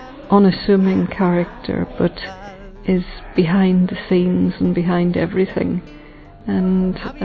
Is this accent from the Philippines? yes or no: no; Northern Ireland, United Kingdom; I'm from Northern Ireland